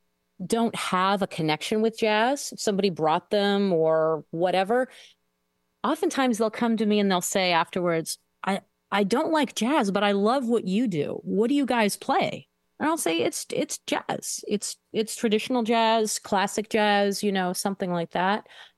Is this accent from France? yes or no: yes; France; You know, what's interesting is growing up in France, the French see jazz as pop music.